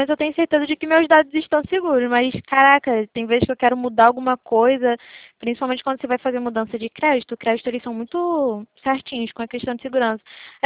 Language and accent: Portuguese; Rio de Janeiro, Brazil; eu sou do Rio de Janeiro.